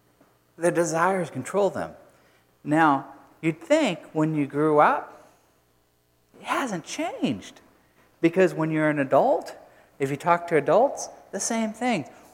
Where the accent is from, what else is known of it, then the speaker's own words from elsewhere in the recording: the South, United States; well, we call it dinner because we're from the South.